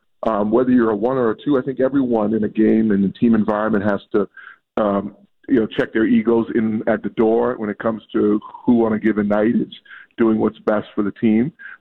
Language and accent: English; Bahamas; Well, I grew up in the Bahamas, so you know I grew up in an island environment where you know it's a pirate culture.